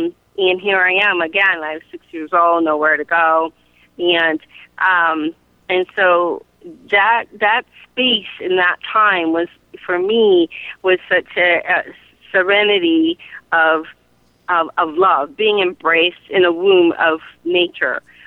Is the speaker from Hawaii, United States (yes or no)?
yes; Hawaii, United States; moved away; when I moved to the mainland from Hawaii, I'm from Hawaii, everything was just so beautiful for me.